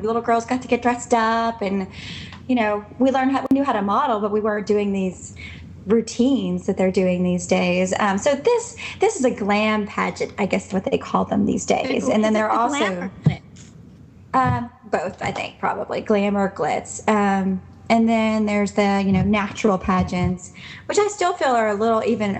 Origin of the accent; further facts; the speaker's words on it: the South, United States; I grew up doing pageants. I'm from the South, so there are a lot more pageants in the South than I think maybe in California.